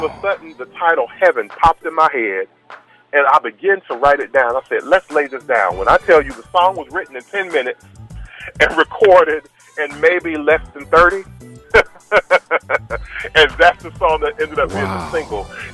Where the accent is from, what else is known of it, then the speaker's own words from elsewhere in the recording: West Palm Beach, Florida, United States; Right now, I'm from West Palm Beach, Florida.